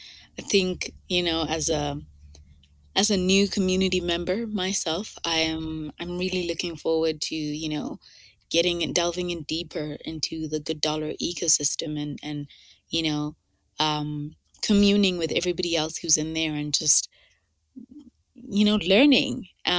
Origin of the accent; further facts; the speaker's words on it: Lesotho; Just to clarify, I am Southern African, which can get confusing, I think, because I'm from Lesotho, not South Africa.